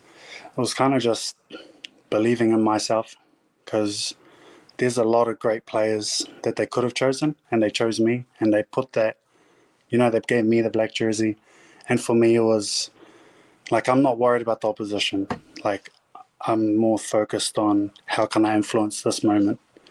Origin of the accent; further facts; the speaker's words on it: Auckland, New Zealand; Like for myself growing up in Auckland and going to like watch NPC games